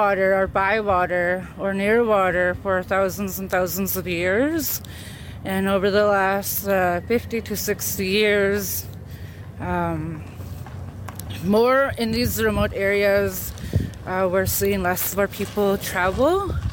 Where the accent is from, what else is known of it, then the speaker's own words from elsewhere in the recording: Fort McPherson, Northwest Territories, Canada; I'm Tetlet Gwichin, Main and People of the Headwaters. I was raised in Fort McPherson, Northwest Territories, but I reside here on the Tan and Kwalandan traditional territory.